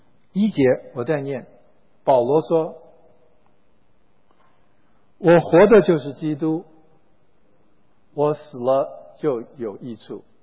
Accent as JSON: {"language": "Chinese", "country": "China", "said": "我们中国人因为从小不读莎剧，我们不晓得"}